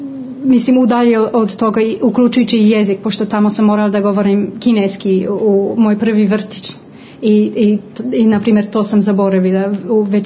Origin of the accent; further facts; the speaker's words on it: Hong Kong; od 3 godine nadalje. To je čitav moj život. U suštini, mislim, sve što mogu da pamtim je u Hong Kongu.